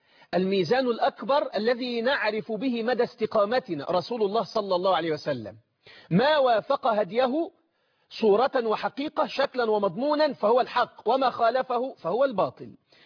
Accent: Egypt; بلدنا مصر

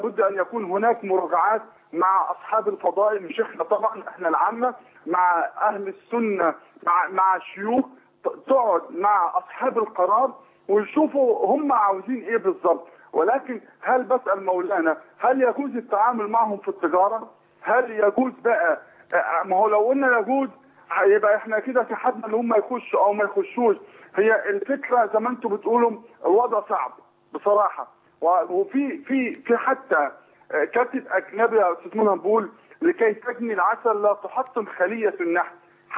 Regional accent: Egypt; احنا كمصريين

